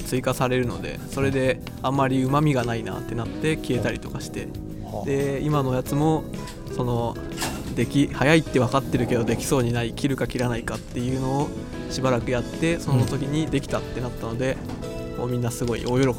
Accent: Shizuoka, Japan; 出身は静岡県ですけど、うん、出身校は豊田高専から来ました。

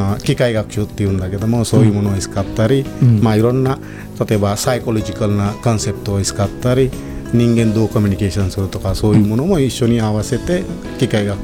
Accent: Sri Lanka; Japanese is a second language; now in Japan; 私はあの13年前にスリランカから来ました

